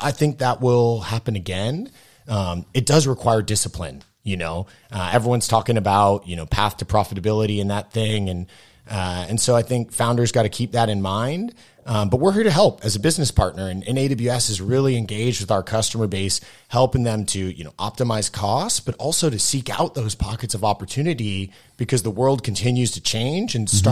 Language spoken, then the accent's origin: English; Seattle, Washington, United States; now in Sweden; You mentioned I grew up in Seattle, and so I've spent a lot of time outdoors in my life, and I live in Sweden